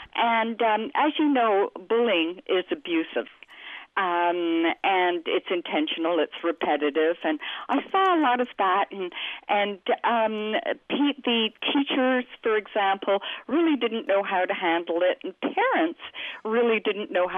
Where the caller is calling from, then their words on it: Vancouver, British Columbia, Canada; Beautiful Vancouver, British Columbia. And actually, I'm overlooking the water.